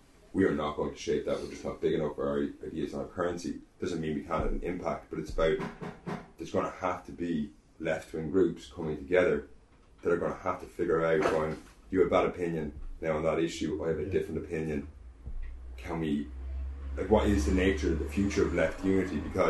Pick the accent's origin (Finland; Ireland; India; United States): Ireland; when I grew up in Ireland, I was born in 1981.